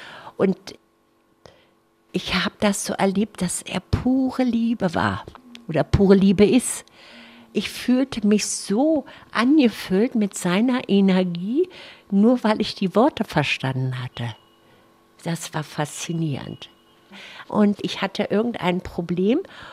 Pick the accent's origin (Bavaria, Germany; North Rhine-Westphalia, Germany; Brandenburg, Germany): Brandenburg, Germany; Neuruppin; Ja, ich habe meine Kindheit in Neuruppin verbracht und da ich eben aus dem gläubigen Elternhaus komme